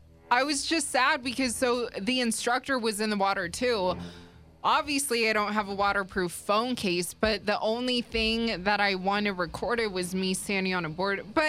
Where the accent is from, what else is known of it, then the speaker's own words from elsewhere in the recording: Las Vegas, Nevada, United States; And lastly, because I am from Las Vegas and we are growing in Major League Sports